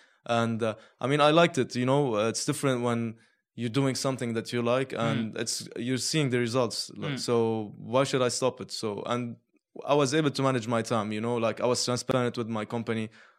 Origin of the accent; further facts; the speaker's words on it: Lebanon; moved away as an adult; now in United Arab Emirates; I grew up in Lebanon. Mm-hmm. Yeah, all in my entire life. I studied like college as well. And then I moved to the UAE.